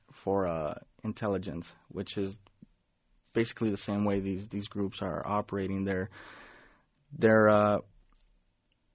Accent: Los Angeles, California, United States; I grew up in Boyle Heights, like you mentioned, and just coming from a rough neighborhood, there wasn't much direction, not much guidance.

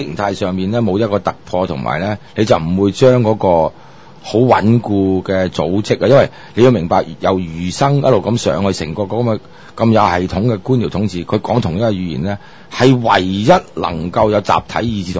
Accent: China; 亦都係咧，我哋中國人點解冇科學精神同埋咧？

